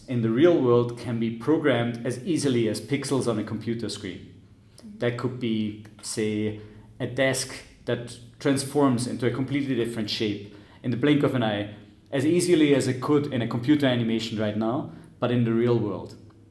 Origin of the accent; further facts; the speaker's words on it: Eberstadt-Zell, Upper Austria, Austria; moved away as an adult; I'm actually from Upper Austria originally, born in Eberstadt-Zell, close to Linz, and studied here in Hagenberg. And then in 2008, I moved to the United States for grad school.